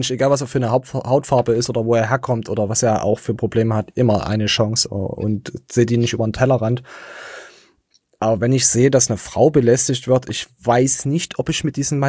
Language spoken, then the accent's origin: German; East Germany, Germany; Das wollte ich als Ostdeutscher natürlich ansprechen